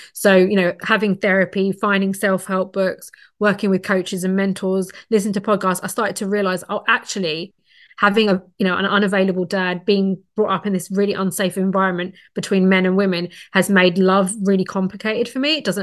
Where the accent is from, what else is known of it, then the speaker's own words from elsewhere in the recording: London, United Kingdom; I was working in London. I come from London originally.